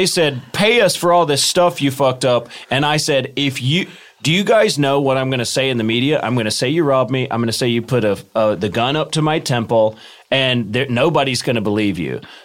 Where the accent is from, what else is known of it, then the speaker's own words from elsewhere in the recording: United States; Because I'm American.